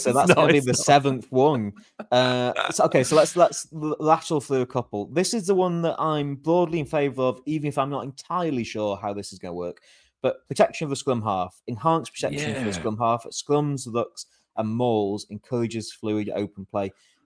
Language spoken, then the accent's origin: English; Hebden Bridge, Yorkshire and the Humber, United Kingdom; So I'm reminded of, so my hometown of Hebden Bridge, there's been a lot of drama this week.